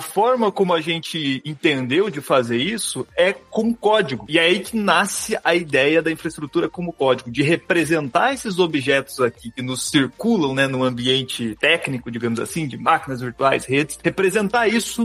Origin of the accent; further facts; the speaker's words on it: Curitiba, Paraná, Brazil; Você sabe que eu sou de Curitiba e aqui, de vez em quando vem uns carioca pra cá